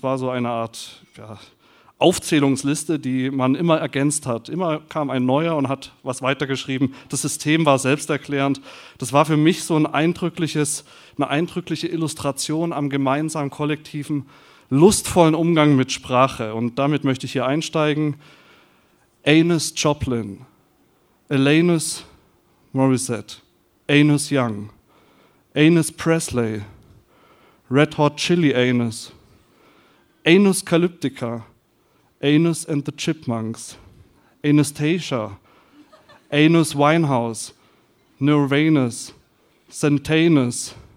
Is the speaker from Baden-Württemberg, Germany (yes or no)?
yes; Stuttgart, Baden-Württemberg, Germany; Aber ich komme wie immer aus Stuttgart. Ich kam die ganze Zeit aus Stuttgart.